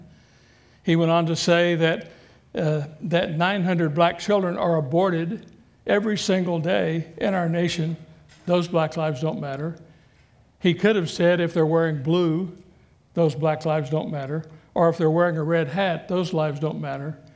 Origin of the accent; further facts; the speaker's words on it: Kentucky, United States; I can remember when I was growing up in Kentucky. That was before schools were integrated